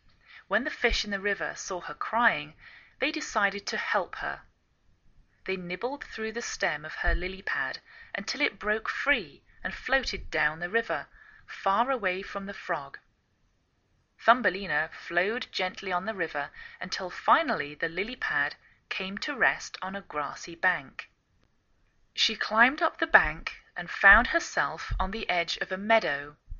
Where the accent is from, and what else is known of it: England, United Kingdom; now in United States